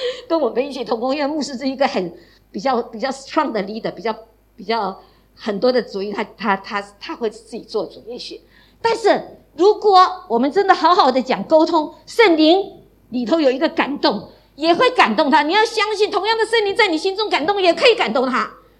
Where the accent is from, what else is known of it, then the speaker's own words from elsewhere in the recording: China; 那我们中国人又是读书觉得很重要